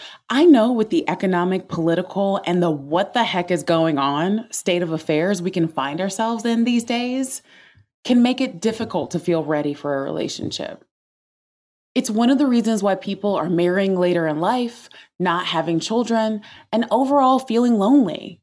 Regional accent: the South, United States; Growing up in the South as an introvert was rough for me because you always have to quote unquote speak to people.

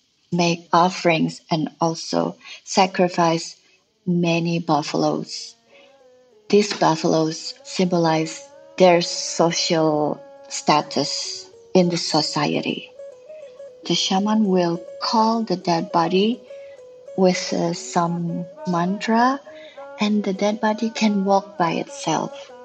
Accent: Indonesia; English is a second language; also born or lived in Lombok; I'm an artist from Bali. I was born outside of Bali, which is Lombok, and I grew in many places in Indonesia.

